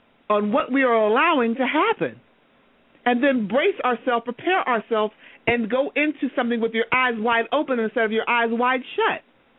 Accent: United States; because I'm spoiled as an American.

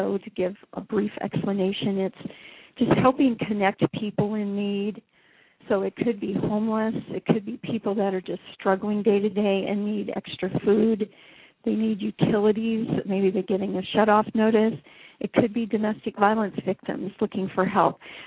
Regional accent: Washington, United States; And I grew up in the Kitsap County area, which is across the pond from Seattle.

